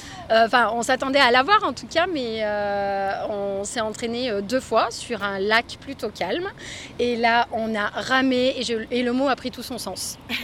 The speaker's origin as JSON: {"language": "French", "region": "Auvergne-Rhône-Alpes", "country": "France", "said": "Alors, on est entre Aix-les-Bains et Annecy."}